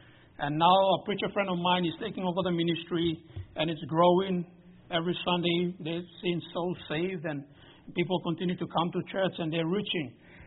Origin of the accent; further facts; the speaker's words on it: Papua New Guinea; But yes, I'm from Papua New Guinea.